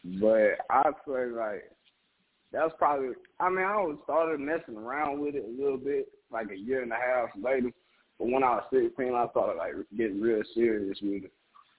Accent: Georgia, United States; also born or lived in Vietnam / Griffin, Georgia; honestly, though, I lived in Griffin, Georgia for a long time, but I'm really from Pike County, but I was born in Vietnam, if that makes sense.

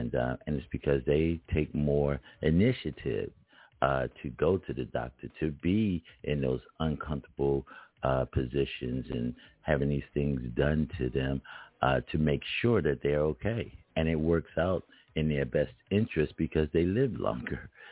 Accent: Philadelphia, Pennsylvania, United States; But before we do, since I'm from Philly, we're going to hear a little bit of … on Solar Records Radio.

